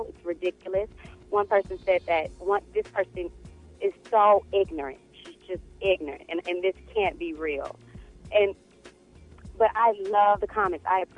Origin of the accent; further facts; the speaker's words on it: Kansas City, United States; I grew up in South Central. Mm-hmm. I grew up in Kansas City.